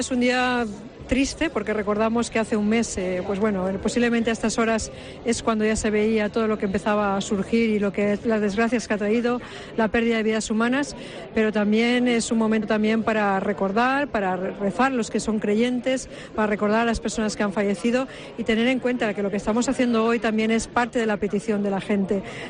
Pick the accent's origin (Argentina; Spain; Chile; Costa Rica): Spain; Torrent, Valencian Community; Entonces, como a valenciana y como a torrentina